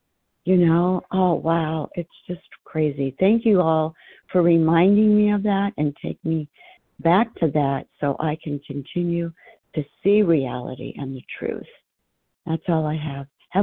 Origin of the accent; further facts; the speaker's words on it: Arizona, United States; from Arizona.